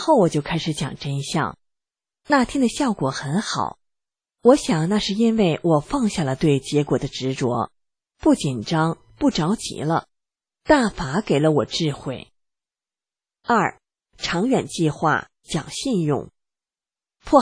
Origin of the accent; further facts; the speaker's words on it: China; 我来自中国大陆，在接触西方主流社会之前，一直没有意识到自身的党文化